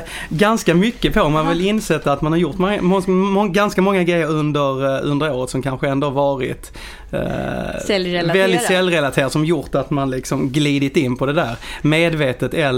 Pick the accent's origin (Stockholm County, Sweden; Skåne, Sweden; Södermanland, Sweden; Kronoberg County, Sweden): Skåne, Sweden; Helsingborg; accent: Scanian; jag kommer från Helsingborg. Det hörs ju, man är i skåning.